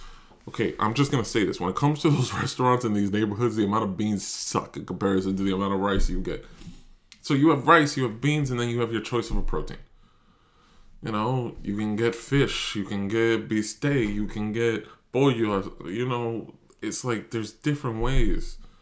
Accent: New York City, New York, United States; I grew up in Spanish Harlem. I grew up in the Bronx. These are the places that molded me and made me.

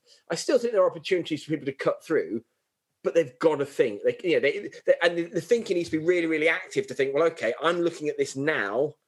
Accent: Blyth, North East England, United Kingdom; born there; I was born in Blythe, but I was, you know, made in the Royal Navy and that sort of thing.

